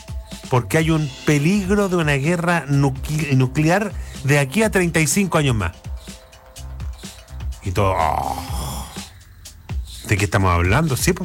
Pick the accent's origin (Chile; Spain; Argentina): Chile; como buen chileno diríamos